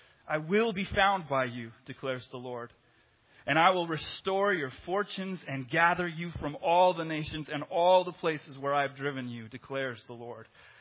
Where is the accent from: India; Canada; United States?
Canada; I was born in Canada. I grew up in Canada.